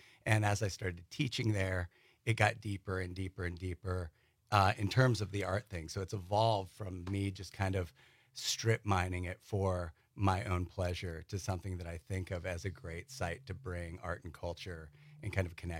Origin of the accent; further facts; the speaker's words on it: Brooklyn, New York, United States; now in Wisconsin, United States; I'm an implant. I came here from Brooklyn. My wife is from Wisconsin.